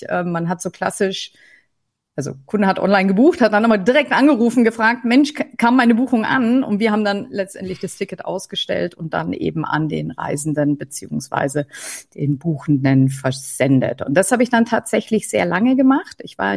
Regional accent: Munich, Bavaria, Germany; Und durch das, dass ich ja gebürtige Münchnerin bin

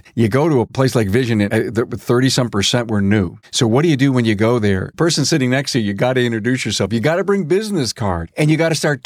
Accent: Buffalo, New York, United States; He's from Cleveland. I'm from Buffalo.

